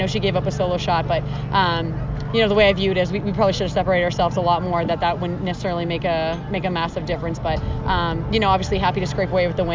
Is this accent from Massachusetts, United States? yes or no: yes; Massachusetts, United States; I grew up in Massachusetts, and I played at Maine, so I had to play against them.